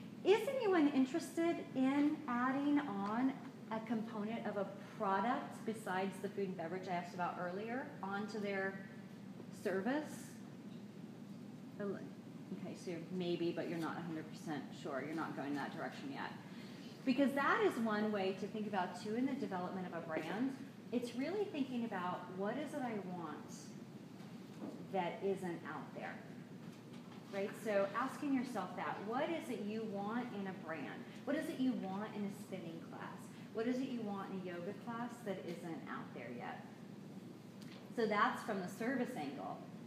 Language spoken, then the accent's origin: English; Oklahoma, United States; You know, I'm originally from Oklahoma, and I've lived in the area for 20 years